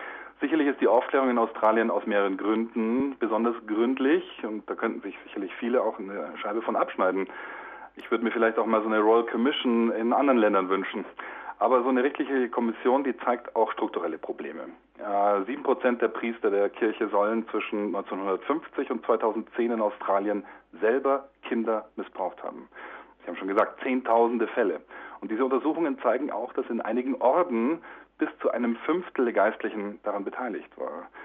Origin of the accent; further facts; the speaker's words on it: Bavaria, Germany; vielleicht auch rund um Köln oder wo ich herkomme, aus Bayern haben